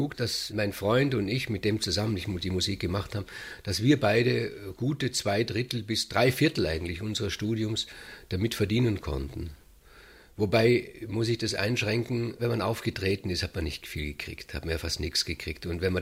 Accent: Vorarlberg, Austria; Bei uns in Vorarlberg gibt es eine Stadt, ein Dorf, Sulz.

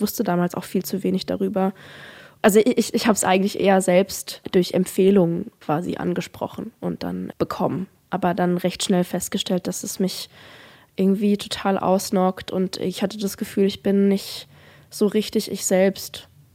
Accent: Offenburg, Baden-Württemberg, Germany; ich komme ja aus Offenburg

